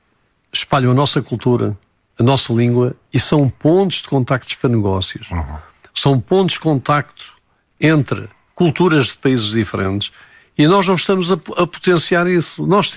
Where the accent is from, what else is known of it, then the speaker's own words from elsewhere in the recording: Portugal; nós, quando somos portugueses, temos todos os mesmos direitos ou não perante a lei